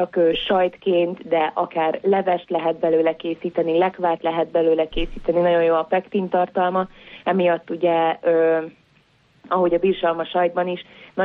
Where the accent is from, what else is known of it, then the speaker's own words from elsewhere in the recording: Hungary; Én Észak-Kelet-Magyarországról származom